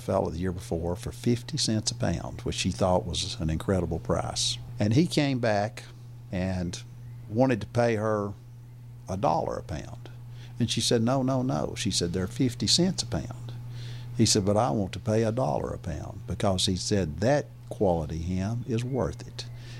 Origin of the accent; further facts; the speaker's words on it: Virginia, United States; born there; I was born over in Scott County, Virginia, just about 3 hours from where we're sitting here in Madisonville.